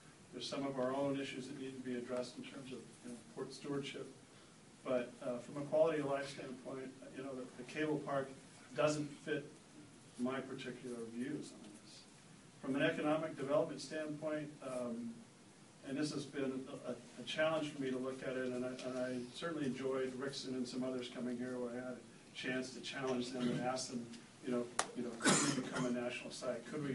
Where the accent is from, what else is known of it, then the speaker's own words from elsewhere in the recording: Pacific Northwest, United States; I grew up in the Northwest